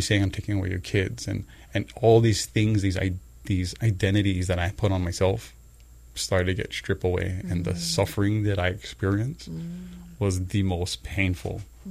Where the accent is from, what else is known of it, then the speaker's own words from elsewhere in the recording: Waianae, Hawaii, United States; I have always had opportunities to be involved in illegal activities growing up in Waianae.